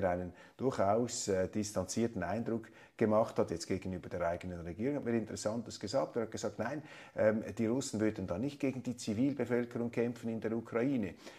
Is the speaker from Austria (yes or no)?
no; Switzerland; dass ich als Schweizer mit meiner begrenzten kleinstaatlerischen Sicht